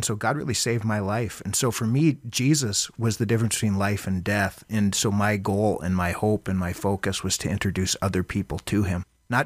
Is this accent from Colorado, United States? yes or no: yes; Colorado, United States; also born or lived in Iron Range, Minnesota; I'm from the Iron Range of Minnesota, like yourself. I was born and raised in a conservative Jewish family. When I was young, we moved to Colorado.